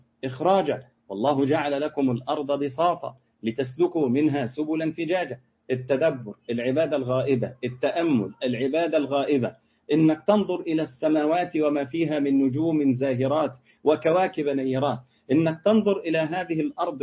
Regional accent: Egypt; إحنا أول تحديد للنسل عندنا في مصر كان سنة 65

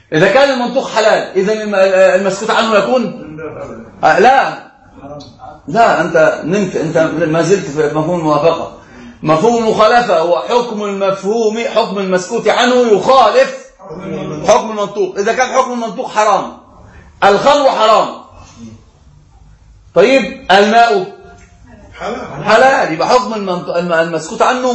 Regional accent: Alexandria, Alexandria Governorate, Egypt; وإحنا عندنا في اسكندرية

